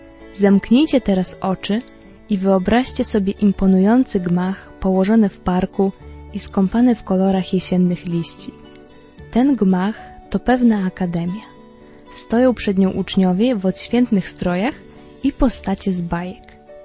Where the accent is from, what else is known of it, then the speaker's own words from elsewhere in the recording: Podlaskie Voivodeship, Poland; Sama pochodzę z małego podlaskiego miasteczka